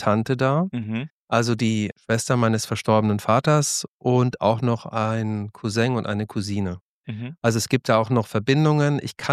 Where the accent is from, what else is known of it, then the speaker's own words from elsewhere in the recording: Hesse, Germany; moved away as an adult; also born or lived in Berlin; Ich bin mit 20 Jahren nach Berlin gezogen, um zu studieren, damals aus Hessen. So mittendrin zwischen Frankfurt und Kassel habe ich gelebt, in der Nähe von Marburg an der Lahn.